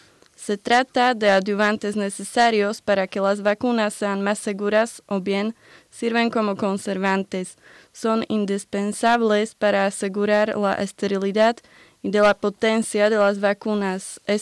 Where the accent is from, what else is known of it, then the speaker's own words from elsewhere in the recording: Košice, Košice Region, Slovakia; Spanish is a second language; Yo soy de la ciudad Košice.